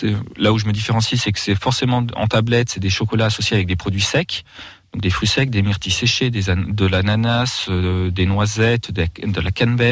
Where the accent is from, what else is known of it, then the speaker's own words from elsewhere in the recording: Guéret, Nouvelle-Aquitaine, France; Parce que je suis du coin, je suis creusois, je suis né à Guéret